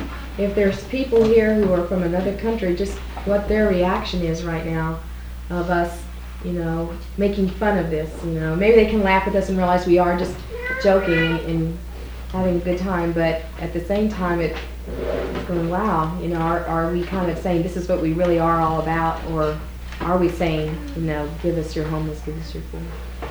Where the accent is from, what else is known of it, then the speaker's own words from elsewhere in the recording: Texas, United States; And every time you'd say, you know, I'm from the United States, I'm from Texas, almost their first response was, ah, Dallas!